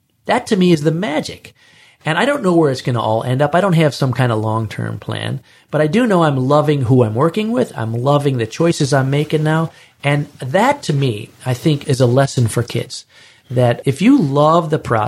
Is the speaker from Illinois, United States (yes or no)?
yes; Chicago, Illinois, United States; I'm a kid from Chicago. I'm going to marry some girl from Romania?